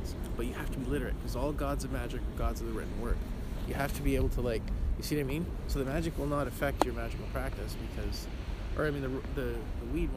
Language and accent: English; Ontario, Canada; I'm from Southern Ontario.